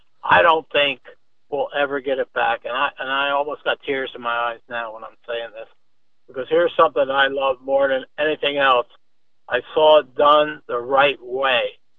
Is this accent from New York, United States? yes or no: yes; New York, United States; born there; And the smartest thing I did was I was born in the Hudson Valley.